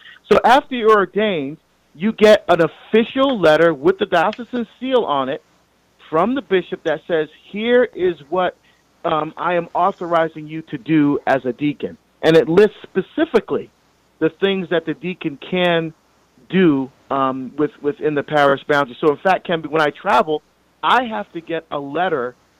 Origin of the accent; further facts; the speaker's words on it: New Jersey, United States; because I grew up in New Jersey, but the parish I'm here in Oregon, never had a deacon before.